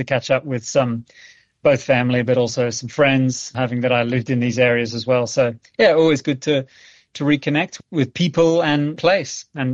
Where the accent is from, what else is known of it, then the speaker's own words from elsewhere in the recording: Australia; moved away as an adult; also born or lived in United Kingdom; now in Canada; Born and raised in Australia and worked there initially, and I moved over to the UK after that and lived there for about 10 years and then moved here to Canada.